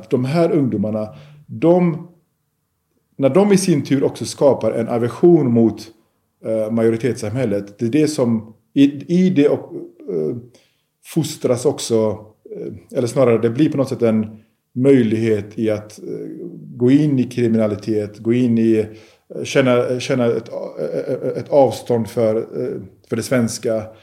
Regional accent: Gothenburg, Västra Götaland County, Sweden; när jag växte upp i Biskopsgården

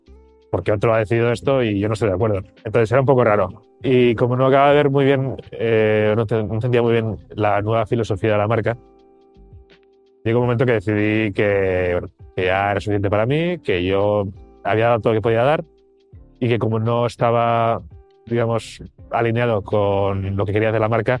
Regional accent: Barcelona, Catalonia, Spain; soy de Barcelona, en su día estudié Ciencias Biomédicas

